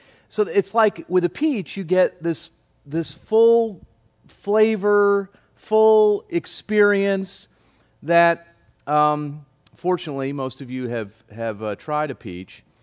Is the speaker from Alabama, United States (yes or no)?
no; Connecticut, United States; which growing up in Connecticut, I don't know if it's a North thing or not